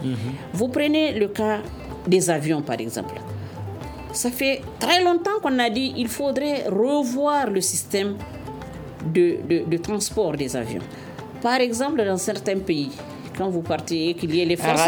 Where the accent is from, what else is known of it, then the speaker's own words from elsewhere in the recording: Mali; même en tant que malienne, je comprends au moins ce qui se passe.